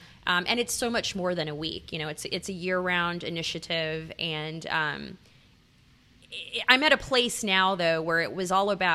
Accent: Nashville, Tennessee, United States; People were freaking out that I was from Nashville.

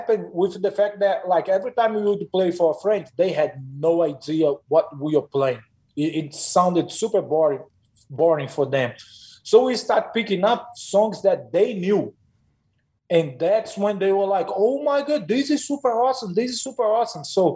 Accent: Brazil; English is a second language; now in Cedar Falls, United States; We came from Brazil to Iowa to play one song.

